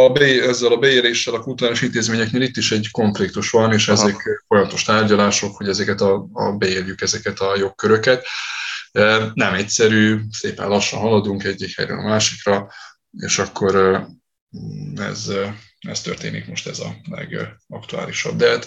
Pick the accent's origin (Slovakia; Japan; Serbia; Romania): Serbia; Vojvodina; mi 13% vagyunk az utolsó népszámlálás alapján itt Vajdaságban.